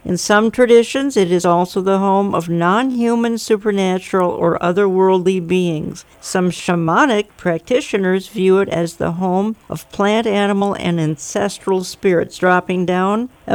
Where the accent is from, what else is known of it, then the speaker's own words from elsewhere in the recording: Minnesota, United States; Actually, it was in my hometown, but I promise you it's coming to your neighborhood, and it is in a lot of other neighborhoods. It was called Paganicon. 500 attendees, happened to meet just 10 minutes from my home, Twin Cities here